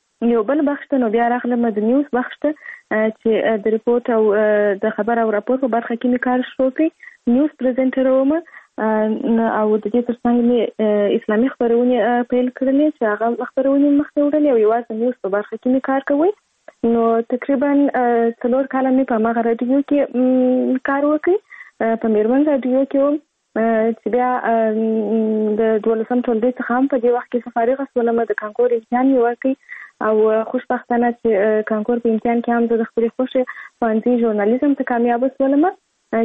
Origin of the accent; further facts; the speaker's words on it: Kandahar, Afghanistan; زه په کندهار ولایت کې زیږیدلی یم، او اوس فلالم په کندهار ولایت کې اوسېږم.